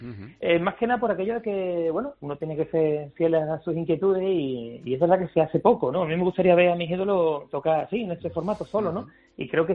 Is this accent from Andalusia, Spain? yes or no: yes; Morón de la Frontera, Andalusia, Spain; also born or lived in Seville; nací en Sevilla, como bien dices, pero estuve el tiempo justito de que mi madre me tuviera y me crié en Morón. Se me vine para acá a las pocas horas, ya estaba en Morón, que es donde mi familia ha vivido siempre y aquí vivo.